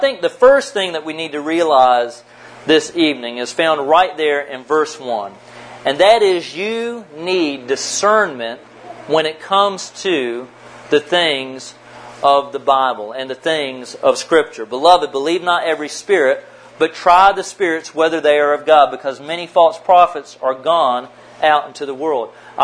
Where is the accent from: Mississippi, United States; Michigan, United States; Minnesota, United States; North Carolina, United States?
North Carolina, United States; And that's a pretty big statement because I'm from North Carolina. I was born and bred where Pepsi comes from.